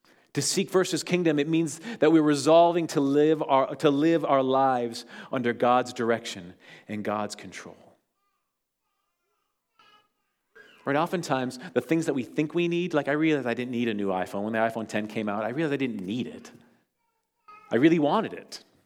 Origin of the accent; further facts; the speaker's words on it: Duluth, Minnesota, United States; I grew up in Duluth.